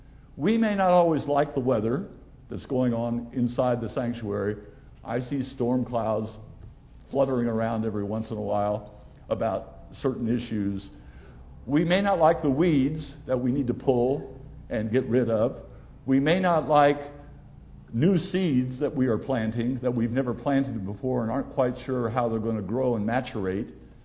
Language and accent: English; Ohio, United States; I grew up in Ohio in a farm community, and they're the most patient and faithful people in the world.